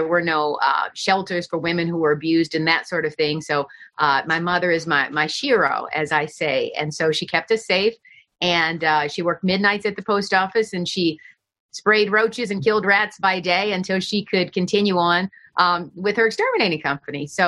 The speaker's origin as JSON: {"language": "English", "town": "Detroit", "region": "Michigan", "country": "United States", "tie": "born or raised there", "said": "But I grew up on the northwest side of Detroit, right on Vassar Drive"}